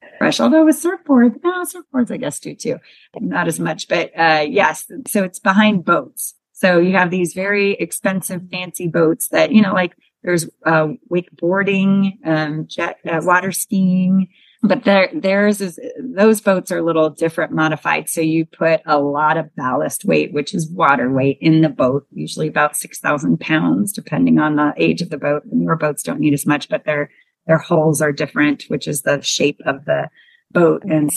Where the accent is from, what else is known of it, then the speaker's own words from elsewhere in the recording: Redondo Beach, California, United States; I grew up in Redondo Beach, so Southern California.